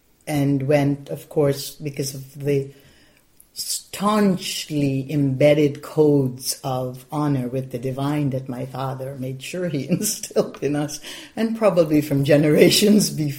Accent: Guyana; now in United States

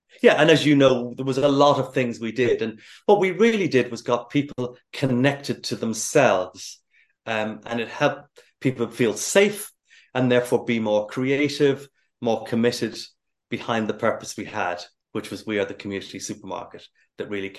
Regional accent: Dublin, Leinster, Ireland; I grew up in Dublin. I started working in the local sweet shop at the age of 13.

